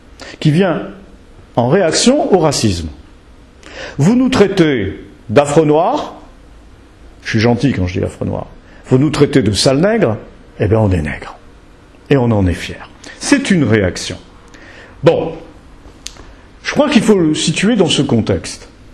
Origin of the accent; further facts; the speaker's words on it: France; En tant que Français, ça me fait plaisir de savoir que je n'appartiens pas à un pays qui à 100% a été colonialiste.